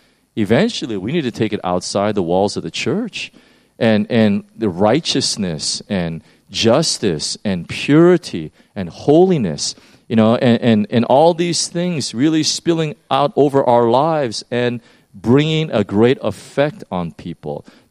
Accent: United States; I mean, I can only speak as an American to this.

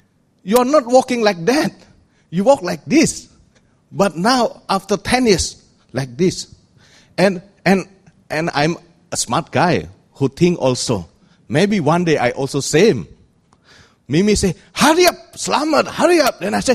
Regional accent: Palembang, South Sumatra, Indonesia; English is a second language; 2 days ago, when I was in Palembang, my hometown

